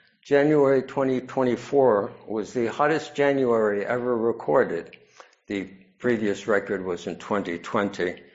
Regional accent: New York City, New York, United States; I was a city kid. I grew up in New York City, in Manhattan.

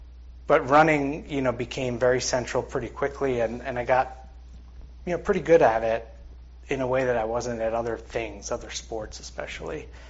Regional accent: Long Island, New York, United States; So as many of you know, I'm not from here. I grew up on Long Island, New York, a land of bagels and pizza and lots of stereotypes that are mostly true about Long Island, New York, but also a beautiful place.

